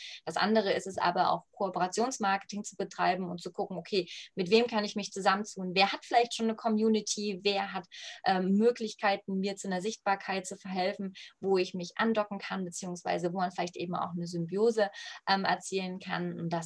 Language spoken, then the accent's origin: German; Leipzig, Saxony, Germany; ich bin Leipzigerin